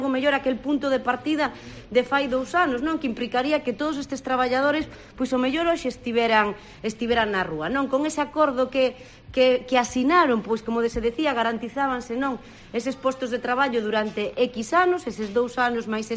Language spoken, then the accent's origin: Galician; Galicia, Spain; eu, que son veciña da Mariña, que vivín toda a miña vida na Mariña